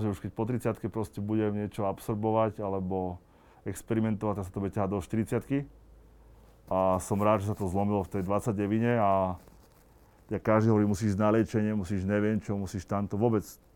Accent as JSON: {"language": "Slovak", "town": "Bratislava", "region": "Bratislava Region", "country": "Slovakia", "tie": "born or raised there", "also_born_or_lived": "Ilava", "said": "síce som není Bratislavčan, narodil som sa v Ilave, ale od jedného roku žijem na Kramároch, nie v Bratislave, ale na Kramároch, opakujem"}